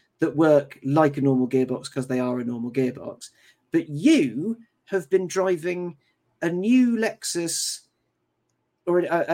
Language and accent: English; Cambridge, East of England, United Kingdom; So I grew up in Cambridge, and there's lots of little villages outlying it.